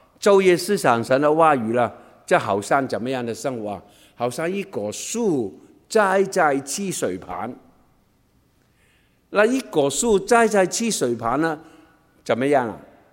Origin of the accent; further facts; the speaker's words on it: Guangdong, China; 我们广东人很喜欢开玩笑了，